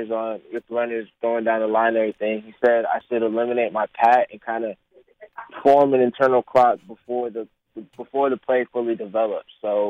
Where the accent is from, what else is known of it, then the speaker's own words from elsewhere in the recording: New York, United States; now in Georgia, United States; We would always drive from Georgia to New York because that's where my hometown originally from.